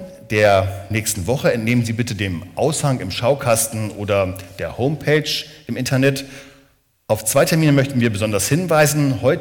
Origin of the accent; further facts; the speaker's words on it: Neunkirchen, Germany; ich komme ja aus Neunkirchen